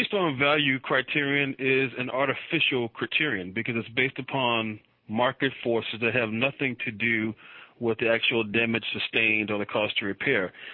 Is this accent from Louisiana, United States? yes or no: yes; New Orleans, Louisiana, United States; I was born and raised in New Orleans myself.